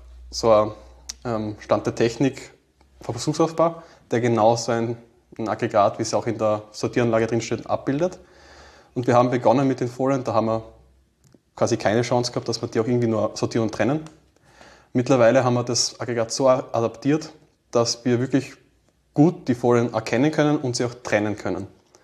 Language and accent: German; Graz, Styria, Austria; Ich bin eigentlich ein Grazer, habe unten das Bischöfliche Gymnasium besucht